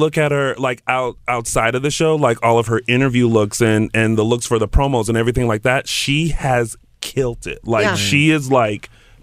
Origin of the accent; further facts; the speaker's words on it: the South, United States; now in Los Angeles, United States; So, you know, being a Southerner, I can drive in the rain. Other Los Angeles people, I'm not sure.